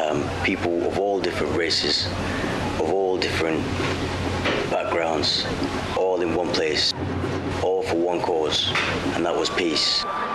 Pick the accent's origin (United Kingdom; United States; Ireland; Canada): United Kingdom; England; I am Iraqi. I am a British. I'm English and I'm British.